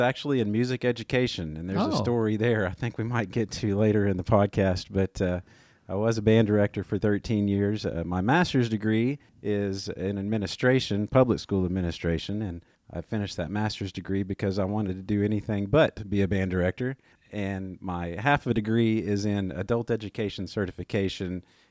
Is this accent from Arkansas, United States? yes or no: yes; Royal, Arkansas, United States; I was born and raised right here in Hot Springs. It was actually in Royal, but nobody knows where Royal is. So all of us who grew up in Royal say we grew up in Hot Springs.